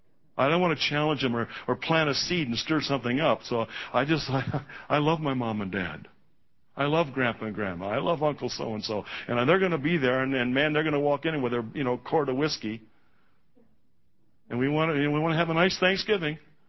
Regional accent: United States; I am so thankful I'm an American. So thankful that God brought me into being as an American citizen.

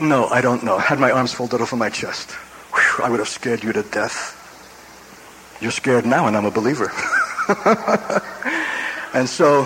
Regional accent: Brooklyn, New York, United States; growing up in Brooklyn, New York, in asphalt and bricks

